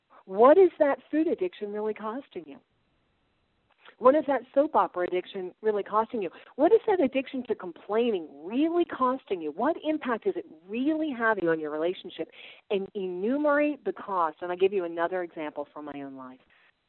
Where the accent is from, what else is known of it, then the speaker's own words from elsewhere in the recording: New Jersey, United States; And because I'm from New Jersey, God really, like, is just straight up with me.